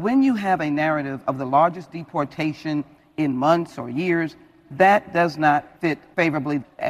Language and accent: English; Texas, United States; I am a Texan. We have about 2,000 miles, a little under 2,000 miles of border.